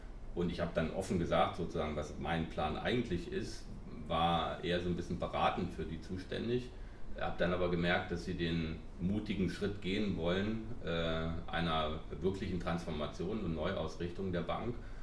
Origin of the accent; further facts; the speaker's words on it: Harz, Germany; und ich komme aus dem Harz, meine sozusagen Herz hängt dann in der Natur